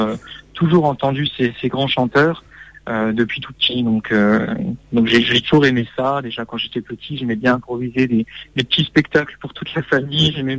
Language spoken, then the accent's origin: French; Metz, Grand Est, France; Je suis de Metz en fait, en Lorraine.